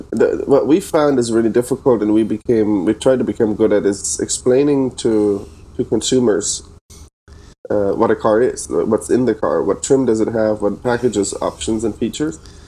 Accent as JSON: {"language": "English", "country": "Germany", "second_language": "English", "moved": "as an adult", "lives_now": "United States", "said": "I'm from Germany originally. You can hear I'm not from the US. I moved to the US in 2011 to go to business school."}